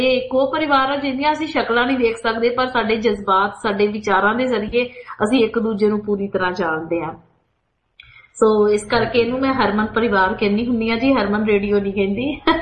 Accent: Punjab, India; moved away; ਮੈਨੂੰ ਲੱਗਦਾ ਜਦੋਂ ਅਸੀਂ ਪੰਜਾਬ ਛੱਡ ਦਿੰਦੇ ਹਾਂ ਤਾਂ ਜ਼ਿਆਦਾ ਮੋਹ ਹੋ ਜਾਂਦਾ ਆਪਣੀ ਮਾਂ ਦੇ ਨਾਲ

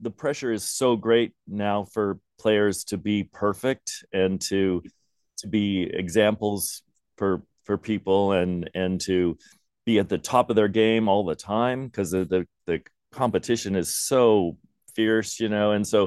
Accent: California, United States; now in Seattle, United States; I came from the Bay Area, is where I grew up. So the Giants were my first team, then the A's. And I lived in Seattle for 25 years.

